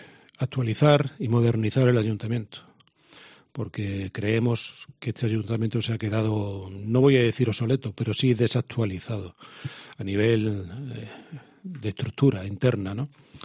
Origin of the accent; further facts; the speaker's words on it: San Roque, Andalusia, Spain; Yo que he vivido mi infancia, mi adolescencia y juventud en San Roque